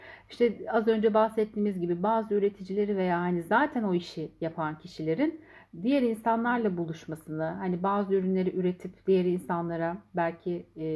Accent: Gümüşhane, Turkey; Gümüşhaneliyiz

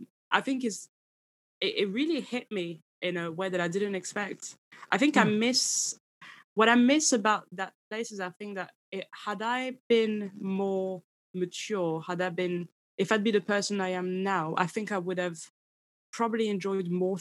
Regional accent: Paris, Île-de-France, France; makes me look like my story is deeper than growing up near the Eiffel Tower, which is a good brag, I think.

